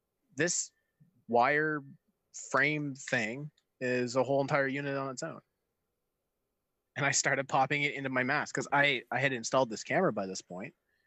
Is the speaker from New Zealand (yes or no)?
no; Canada; They're like $160 American, and I'm a Canadian, and I was like, hell no.